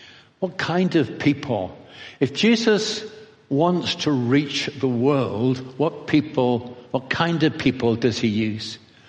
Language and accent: English; England, United Kingdom; Most of us are shy, and I'm English, so I am shy.